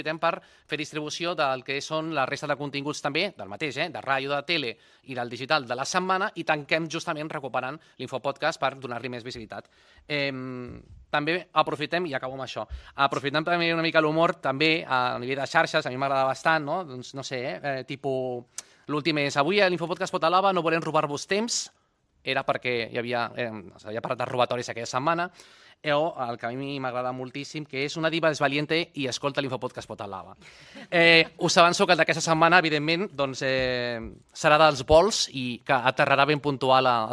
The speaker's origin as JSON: {"language": "Catalan", "town": "El Prat de Llobregat", "region": "Catalonia", "country": "Spain", "said": "perquè som del Prat i al Prat doncs, ens identifiquem molt amb el pollastre"}